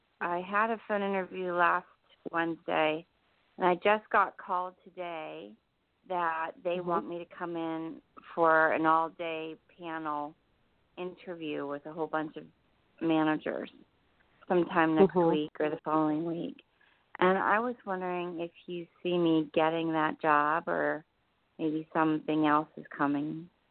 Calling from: New Jersey, United States; I'm in New Jersey.

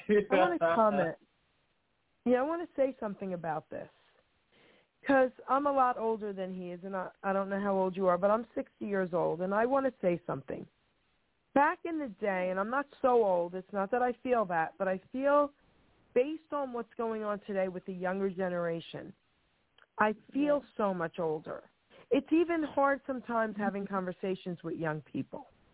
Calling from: New Jersey, United States; sweetie, calling from New Jersey.

